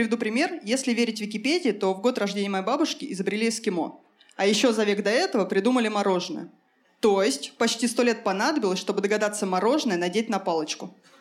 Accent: Elektrostal, Moscow Oblast, Russia; И да, я из Подмосковья, город Электросталь.

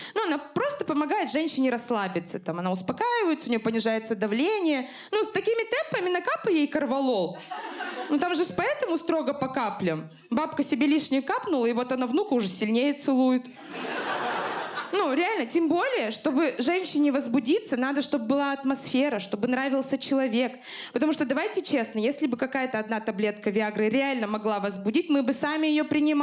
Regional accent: Kazakhstan; Ну просто я казашка

